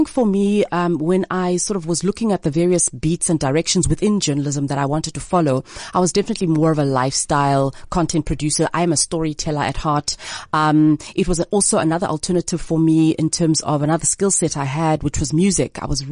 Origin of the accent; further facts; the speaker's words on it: East London, Eastern Cape, South Africa; also born or lived in Alice / Grahamstown; now in Johannesburg, South Africa; Originally, I am from East London.